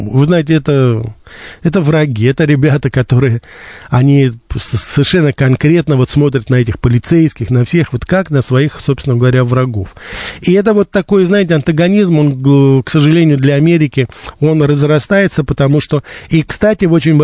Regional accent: Russia; Говорю, так вы из России? Я говорю, да, вы знаете, я из России. А где вы так хорошо научились говорить по-английски? Я говорю, вы знаете, в России.

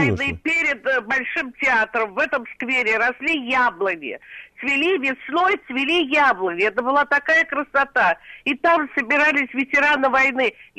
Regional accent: Moscow, Russia; Я коренная москвичка

